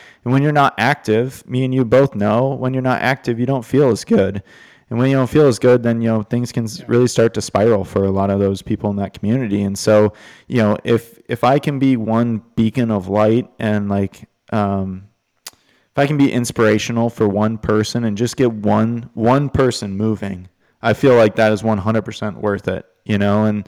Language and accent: English; Minnesota, United States; Growing up in Minnesota, of course, you want to play pond puck.